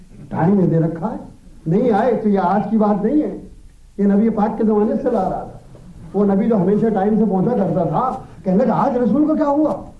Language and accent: Urdu; Lucknow, Uttar Pradesh, India; میں انڈیا کا رہنے والا ہوں, لکھنؤ پرانا شہر ہے